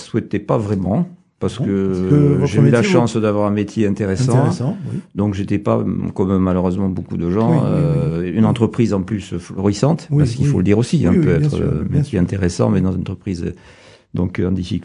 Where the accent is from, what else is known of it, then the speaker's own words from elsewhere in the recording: Toulouse, Occitanie, France; Bien que j'ai pas tellement l'accent, je suis quand même originaire de Toulouse.